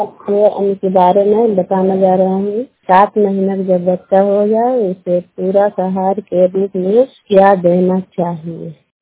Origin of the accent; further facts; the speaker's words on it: Bihar, India; बलवा पर के रहने वाली हूँ, नादीगंज प्रखंड से और नवादा डिस्ट्रिक्ट से बिलोंग करती हूँ।